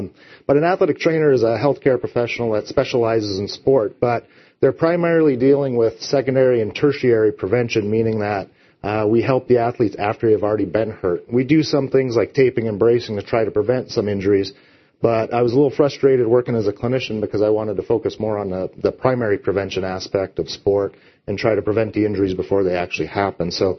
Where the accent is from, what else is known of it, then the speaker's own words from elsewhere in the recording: Michigan, United States; but I'm a Midwest guy. I grew up in Michigan, went to school at Michigan State